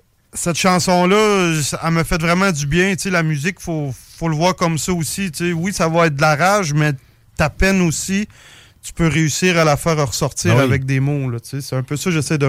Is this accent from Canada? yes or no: yes; Saint-Tite, Quebec, Canada; Il est descendu vraiment dans mon patelin ou la Côte-Sorbe à Saint-Tite.